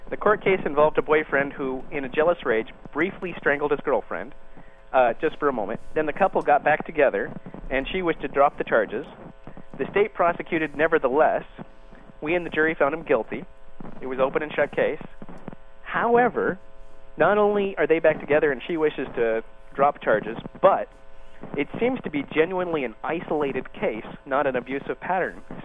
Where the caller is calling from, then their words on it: Eugene, Oregon, United States; I'm calling from Eugene, Oregon.